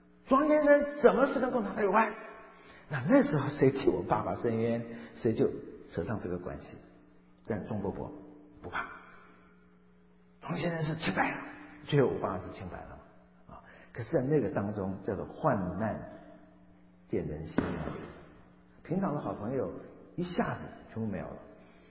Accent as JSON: {"language": "Chinese", "region": "Fujian", "country": "China", "said": "否则我们福建人怎么会做面食？"}